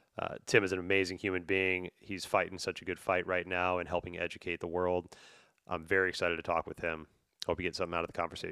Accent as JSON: {"language": "English", "town": "Houston", "region": "Texas", "country": "United States", "tie": "born or raised there", "said": "I grew up in Houston in the 80s and 90s, and so very racially charged areas, very heavy Klan influence, very heavy gang influence."}